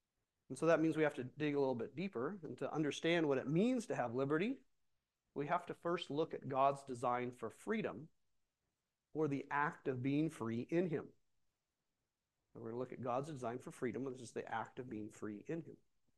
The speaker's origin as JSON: {"language": "English", "town": "Port Alexander", "region": "Alaska", "country": "United States", "tie": "born or raised there", "said": "I had the opportunity to go down to my hometown of Port Alexander to visit my dad and drop off my boys for a little bit."}